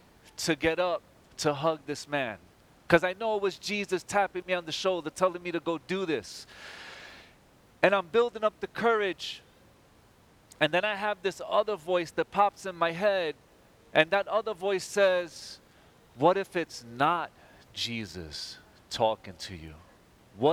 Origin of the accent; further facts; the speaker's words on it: New York City, New York, United States; And I grew up in New York City. And I was about 20 years old.